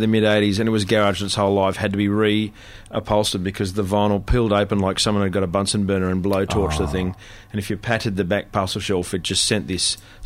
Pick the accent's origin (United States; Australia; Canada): Australia; because I'm from Bogan Town by the sea and, you know, it's an Australian thing.